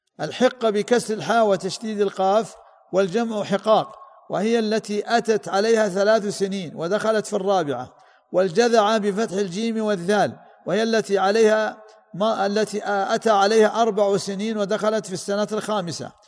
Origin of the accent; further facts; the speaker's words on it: Saudi Arabia; وعندنا في السعودية